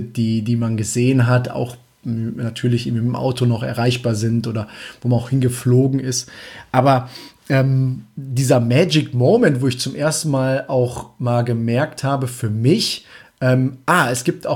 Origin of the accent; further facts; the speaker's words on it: Germany; als Deutscher Mallorca, also Malle, Ballermann 6